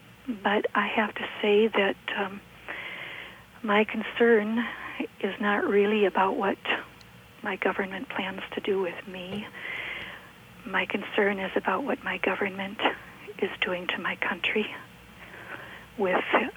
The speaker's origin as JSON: {"language": "English", "country": "United States", "said": "I did admit that I was American, which was very difficult to do."}